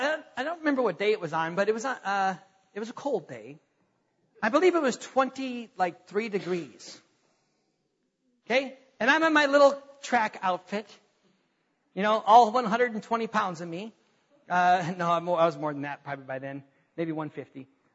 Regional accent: North Dakota, United States; Now, why in the world in North Dakota? Yeah, I grew up in North Dakota.

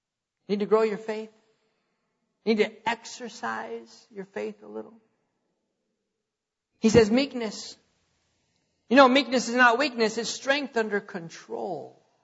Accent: North Dakota, United States; now in Wylie, United States; I'm glad I'm still in Texas. I like Texas. I was born and raised in North Dakota, and I like North Dakota too, but I like Texas. I like living here.

